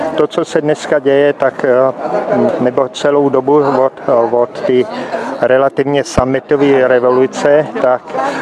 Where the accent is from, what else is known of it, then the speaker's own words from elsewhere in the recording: Brno, South Moravian Region, Czechia; Je mi 54, jsem z Brna.